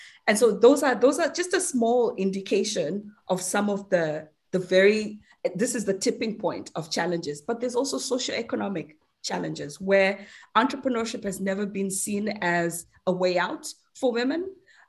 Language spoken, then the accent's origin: English; Zimbabwe; moved away as an adult; now in United Kingdom; I was actually born and raised in Zimbabwe, to a South African mom and a Zimbabwean dad. I grew up there for my formative years, so all the way through to university. And then I moved to the UK